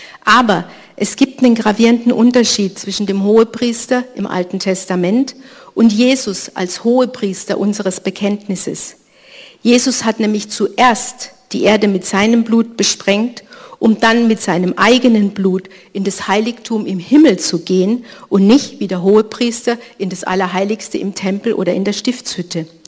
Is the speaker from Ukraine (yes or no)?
no; Munich, Bavaria, Germany; Karfreitag, ich bin ja in München aufgewachsen